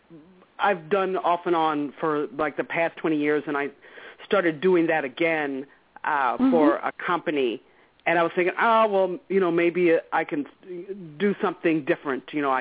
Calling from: Chicago, Illinois, United States; I'm in Chicago.

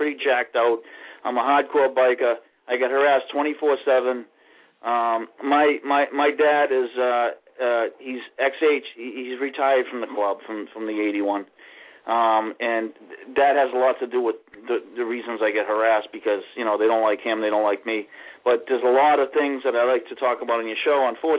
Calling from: Boston, Massachusetts, United States; No, I'm calling from Boston.

